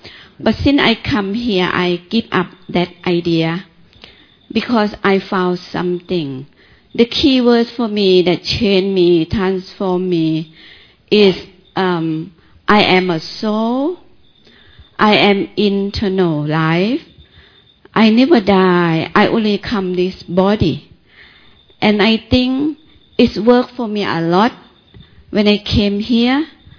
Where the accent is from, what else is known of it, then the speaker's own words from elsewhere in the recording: Thailand; English is a second language; I came from Thailand.